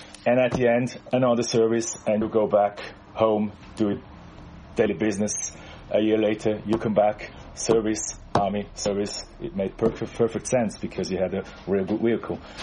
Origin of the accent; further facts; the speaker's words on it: Switzerland; because that's where I grew up in Switzerland.